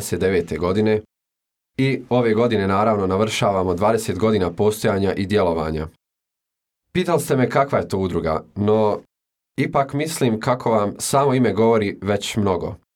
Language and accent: Croatian; Vitez, Federation of Bosnia and Herzegovina, Bosnia & Herzegovina; Dolazim iz Viteza